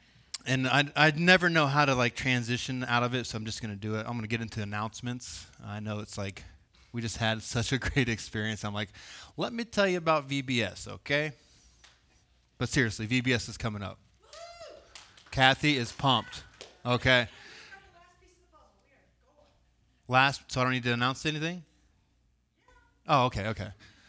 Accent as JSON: {"language": "English", "town": "Columbus", "region": "Ohio", "country": "United States", "tie": "born there", "said": "I was born in Columbus, Ohio, in a suburb of Columbus, all right? There was no country around us."}